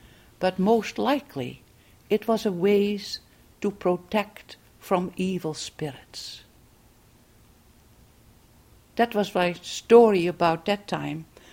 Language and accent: English; Friesland, Netherlands; Now, when I was a child, I lived in my home country, the Netherlands, in my home province, Friesland, and I would stay with my grandmother during the last days of the year.